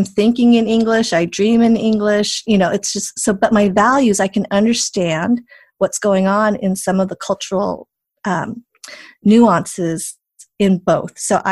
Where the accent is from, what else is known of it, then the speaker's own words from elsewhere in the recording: Colorado, United States; And I say, Southern California, no, where are you really from? And I'm like, well, I grew up in Colorado